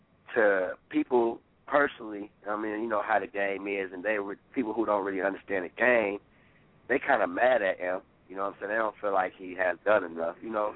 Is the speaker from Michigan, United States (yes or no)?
yes; Detroit, Michigan, United States; Yeah, I'm from Detroit.